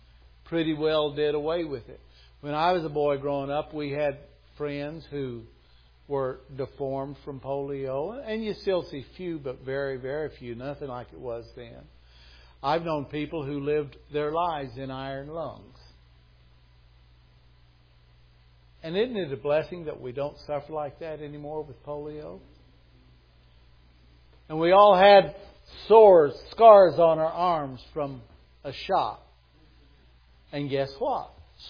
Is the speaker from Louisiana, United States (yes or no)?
no; California, United States; Now, I grew up in California, and we knew about earthquakes.